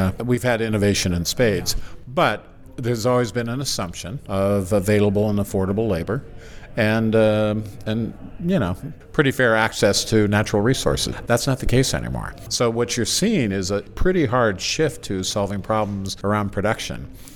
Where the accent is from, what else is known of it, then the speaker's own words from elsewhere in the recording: California, United States; I'm from Salinas Valley, but the same thing holds true in the Central Valley and throughout California.